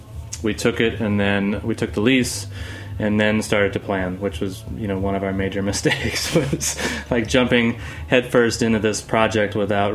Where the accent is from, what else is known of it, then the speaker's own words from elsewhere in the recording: New Orleans, Louisiana, United States; also born or lived in Madisonville / Covington; I'm from, born and raised, New Orleans.